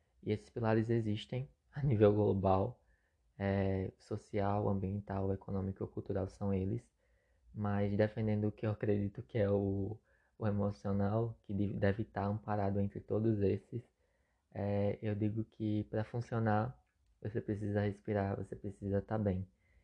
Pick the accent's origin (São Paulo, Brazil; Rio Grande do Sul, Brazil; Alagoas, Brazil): Alagoas, Brazil; Eu sou alagoano, eu estudei produção de moda na Escola Técnica de Artes.